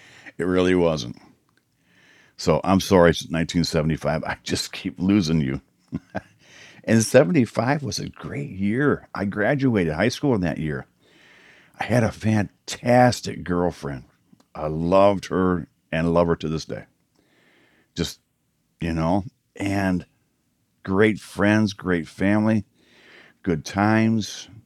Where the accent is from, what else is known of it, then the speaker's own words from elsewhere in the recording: Michigan, United States; Where I grew up in Michigan, The weather was good.